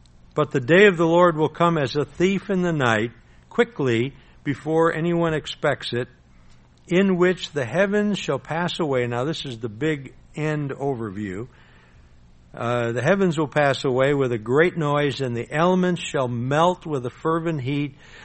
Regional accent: Lombard, Illinois, United States; The house I grew up in Lombard, down here in Chicago area.

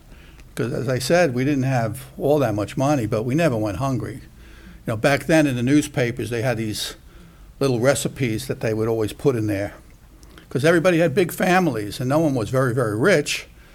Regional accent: Brooklyn, New York, United States; where I grew up, Brooklyn, New York, during the 1950s and 60s, all the way up to the 70s. You know, growing up in New York, we didn't have much money or possessions

